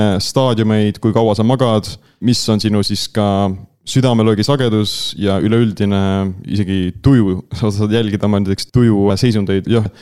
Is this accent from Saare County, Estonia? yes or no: yes; Saare County, Estonia; tulen Saaremaalt, see on mu sünnikodu ja kus ma ka viibin enamus ajast